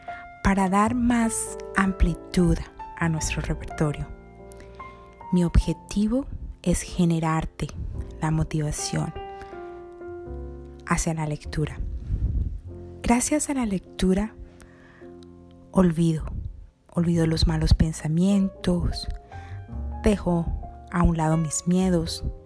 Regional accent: Colombia; now in Canada; Soy colombiana de origen y amo los recuerdos que esta bella tierra dejó en mi corazón y muy orgullosa de ser una colombo-canadiense.

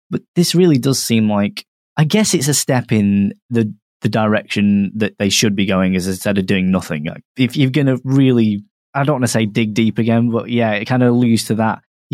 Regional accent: Manchester, North West England, United Kingdom; Seriously, I was born in Manchester.

